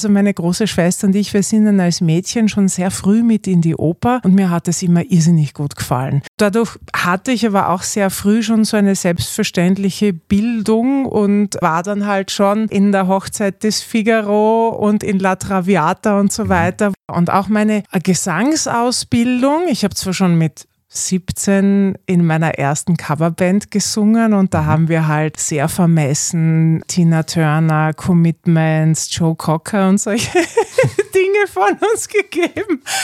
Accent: Graz, Styria, Austria; now in Vienna, Austria; Ich bin Grazerin und lebe jetzt mittlerweile schon mehr Zeit meines Lebens in Wien als in Graz, aber bin natürlich immer gern in der Heimat.

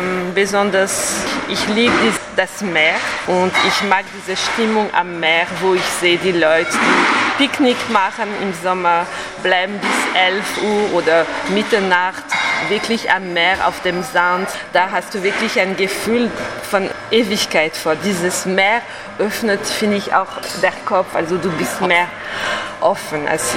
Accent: southern France, France; German is a second language; now in Germany; Was sehr schön ist bei uns in Südfrankreich, sagt man le petit coin.

